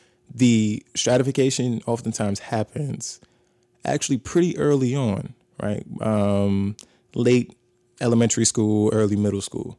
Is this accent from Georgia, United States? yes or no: yes; Atlanta, Georgia, United States; What was a good team when I was growing up in Atlanta?